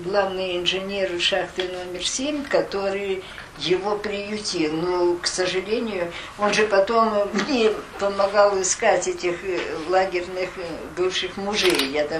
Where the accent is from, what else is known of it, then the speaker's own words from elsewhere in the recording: Vorkuta, Komi Republic, Russia; я сказала, что я из Воркуты.